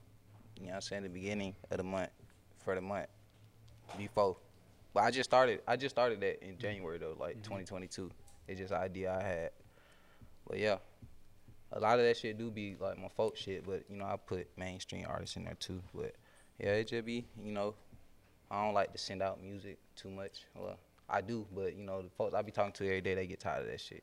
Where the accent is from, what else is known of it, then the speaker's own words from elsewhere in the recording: College Park, Georgia, United States; I'm from College Park. I grew up in College Park.